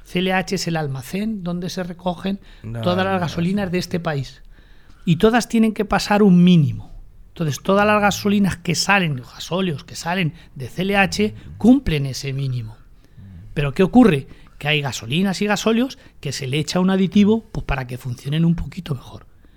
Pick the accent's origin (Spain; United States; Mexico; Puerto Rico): Spain; Pelayos; a la gente de mi pueblo, de Pelayos